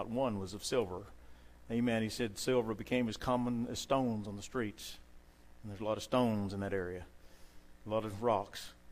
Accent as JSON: {"language": "English", "town": "De Leon", "region": "Texas", "country": "United States", "tie": "born or raised there", "said": "In my hometown, the grand metropolis of DeLeon, Texas, population 2,000, not close to anywhere."}